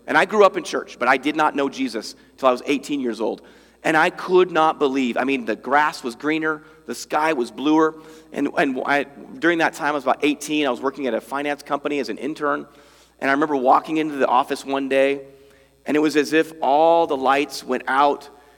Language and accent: English; United States; now in Spain; I'm like, no, I'm from America.